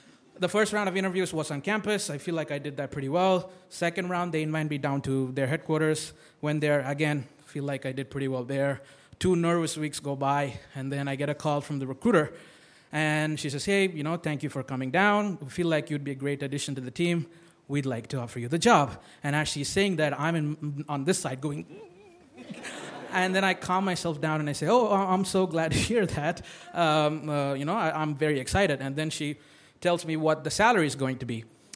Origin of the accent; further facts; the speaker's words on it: India; because I grew up in India, nothing is official till it's on paper.